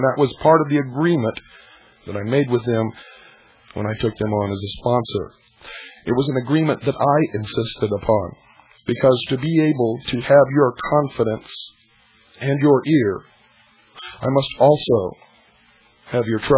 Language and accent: English; United States; I am an American.